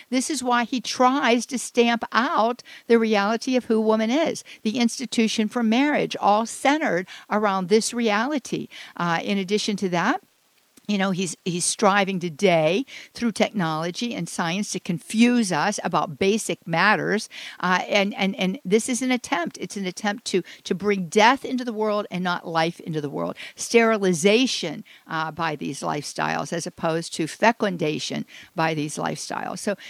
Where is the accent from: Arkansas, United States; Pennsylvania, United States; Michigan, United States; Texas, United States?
Pennsylvania, United States; Pittsburgh; March, we are going to be in Pittsburgh, Pennsylvania. I cannot wait for that either. That is my hometown. I am eager to get back in the Berg. That's where I was raised.